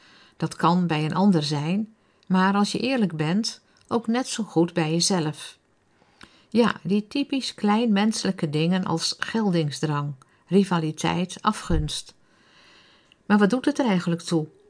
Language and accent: Dutch; Delft, South Holland, Netherlands; Ik kom uit Delft, uit een beetje zwaar nest, de Gereformeerde Bond.